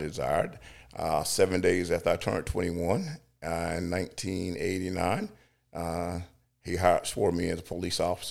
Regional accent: Georgia, United States; Believe it or not, I grew up right here in Acula, Georgia, less than 4 miles from this campus.

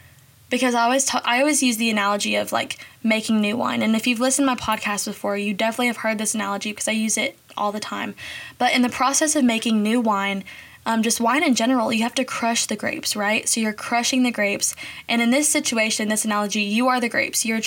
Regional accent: Bowling Green, Kentucky, United States; Growing up in Bowling Green in Kentucky, okay, I have to, like, back up. Bowling Green itself is a pretty diverse place, but also it's only diverse to an extent.

